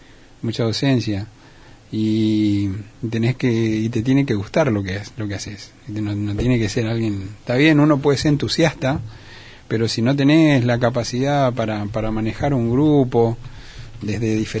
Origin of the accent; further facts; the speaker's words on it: Chaco, Argentina; Soy de acá.